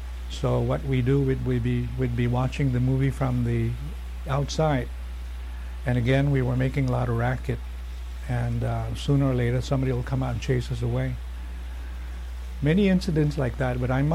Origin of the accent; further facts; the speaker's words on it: Hagatna, Guam; I saw the destruction of the place, of the island, the homes in Agaña, and I am from Agaña, and I remembered many of the homes and many of my neighbors, my own home.